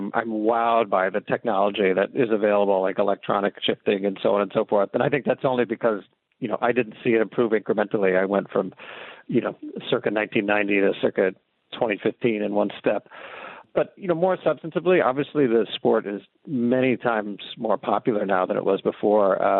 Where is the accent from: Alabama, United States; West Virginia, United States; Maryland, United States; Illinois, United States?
Illinois, United States; Chicago; So I grew up in the North Shore of Chicago, and, you know, it was the place well documented in all the John Hughes movies